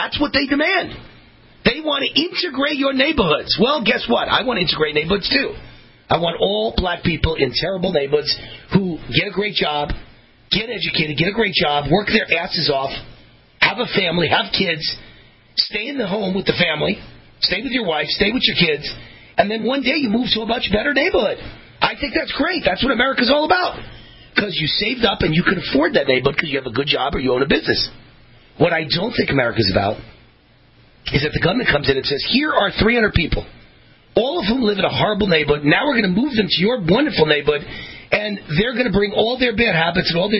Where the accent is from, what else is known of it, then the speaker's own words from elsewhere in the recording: Mount Vernon, New York, United States; Because as a kid, I grew up in Mount Vernon, New York, the city of homes, and they passed school busing, all those liberals.